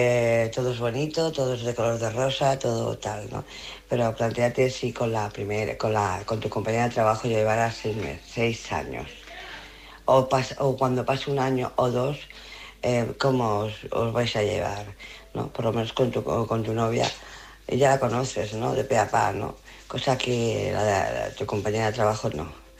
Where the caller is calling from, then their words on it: Barcelona, Catalonia, Spain; de Barcelona.